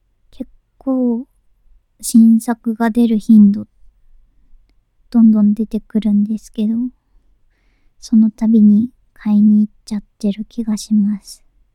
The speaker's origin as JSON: {"language": "Japanese", "region": "Tokyo", "country": "Japan", "said": "出身地は東京都です。ちょっと不便なところ。あまり電車がいっぱいあるわけじゃなくて、ちょっと不便な東京都です。"}